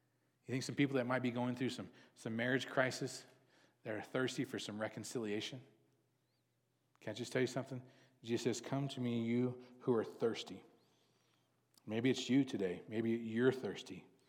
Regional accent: Texas, United States; I'm originally from Texas, so humidity. But you move from Texas to here

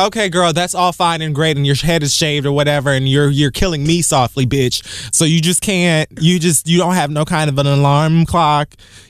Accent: Florida, United States; and I'm from Florida, yeah.

